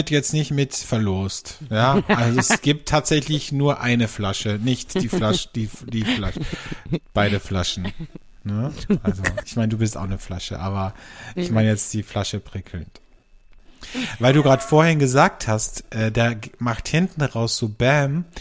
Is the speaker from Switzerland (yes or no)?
no; Austria; bei uns in Österreich